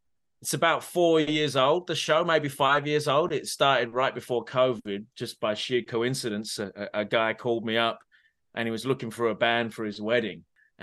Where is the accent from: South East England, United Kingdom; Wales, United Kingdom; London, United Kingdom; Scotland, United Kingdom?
London, United Kingdom; Orpington; moved away as an adult; now in Canada; Yeah. I was born in Orpington at Farnborough Hospital and was raised there until I was 18.